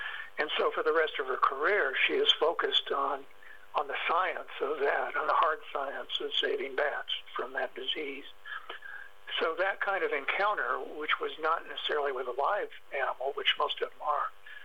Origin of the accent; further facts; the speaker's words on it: Kansas, United States; which is a first in my life because I grew up in Kansas. I've never been called new agey.